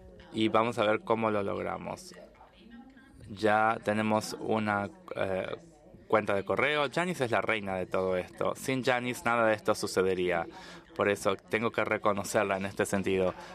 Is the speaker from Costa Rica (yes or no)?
yes; Costa Rica; de Costa Rica.